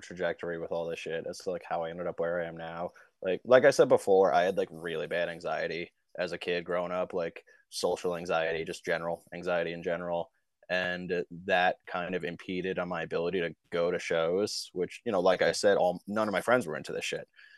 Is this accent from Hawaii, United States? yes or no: no; Bay Shore, New York, United States; And being 13, so I grew up in Bayshore. So it was like, I couldn't ride my bike that far. So like my mom would have to drive me there.